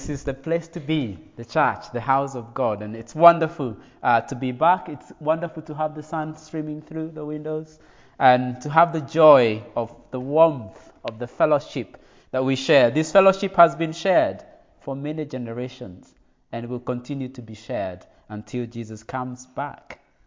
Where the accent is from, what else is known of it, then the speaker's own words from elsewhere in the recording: Kenya; moved away as an adult; now in United Kingdom; So I come from a tribe called the Kikuyu or the Gikoyo people of Kenya. I grew up in Kenya until I was around 24. I moved to the UK later on. So Kenya still is my home. I've got the privilege of being British as well. So I'm a dual citizen.